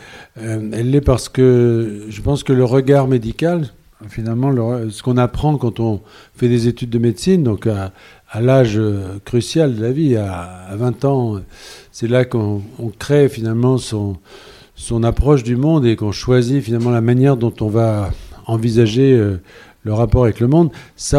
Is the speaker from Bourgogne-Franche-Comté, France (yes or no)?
no; Bourges, Centre-Val de Loire, France; moi je suis un homme du centre quand même. Donc là je viens de chez moi à Bourges.